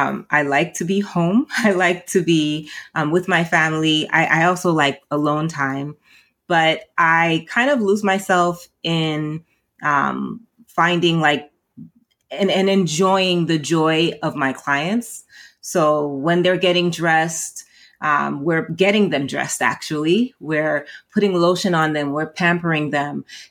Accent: Massachusetts, United States; also born or lived in New Jersey; So my parents are Haitian. I was first born generation here in New Jersey, but I grew up in Massachusetts.

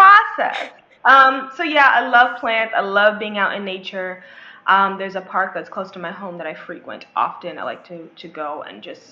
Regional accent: Washington metropolitan area, United States; And I was standing over like, I'm from the DMV.

